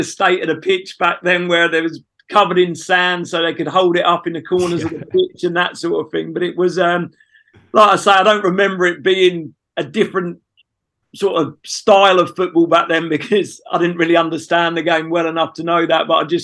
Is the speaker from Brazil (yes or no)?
no; Melbourne, Victoria, Australia; I was growing up in Melbourne